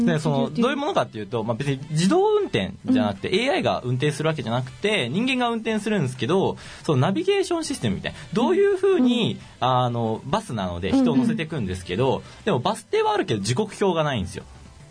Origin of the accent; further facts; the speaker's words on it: Yokohama, Kanagawa, Japan; now in Fukuoka, Japan; あ、横浜です。